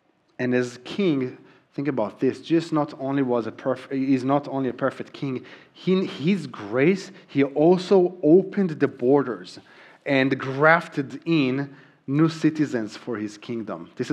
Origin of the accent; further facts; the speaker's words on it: Israel; first language Hebrew; English is a second language; My accent got better, not perfect. This is me really trying, by the way. But even so long after, there are still sounds that I just really struggle saying, like the TH sound. We don't have it in Hebrew